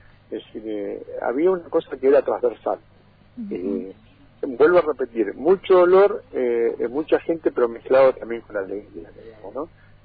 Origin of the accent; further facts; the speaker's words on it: Patagonia, Argentina; Nosotros que somos de la Patagonia, en Roca, vos pedías un caliente y te dan.